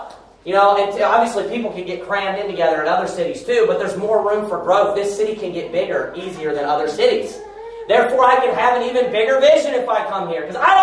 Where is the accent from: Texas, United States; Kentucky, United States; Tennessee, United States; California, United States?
Kentucky, United States; moved away; I wanted to live in the southeast, you know, because I'm from Kentucky.